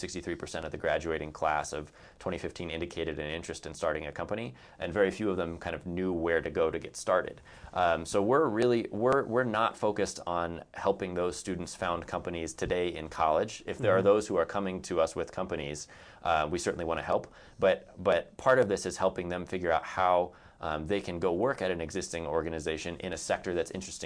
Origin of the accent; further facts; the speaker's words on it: Colorado Springs, Colorado, United States; I grew up here in Colorado Springs. I left for school. I studied a lot overseas